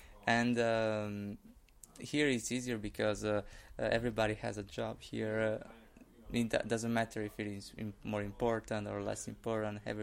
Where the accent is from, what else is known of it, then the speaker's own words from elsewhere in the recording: Italy; English is a second language; and I'm from Italy, so pretty cool, different accents and way of speak.